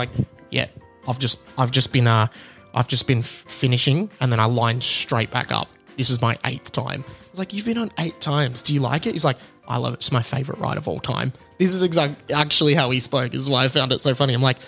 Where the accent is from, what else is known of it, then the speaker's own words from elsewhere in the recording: Melbourne, Victoria, Australia; my accent is from Melbourne in Australia where I live.